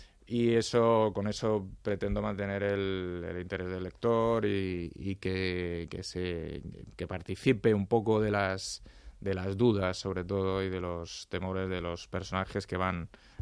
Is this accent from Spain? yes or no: yes; Madrid, Community of Madrid, Spain; Yo soy de Madrid, sí. Mi familia nuclear, digamos, va bien, mis padres, mi hermana y tal, vivíamos en Pacífico y mis abuelos en Cuatro Caminos.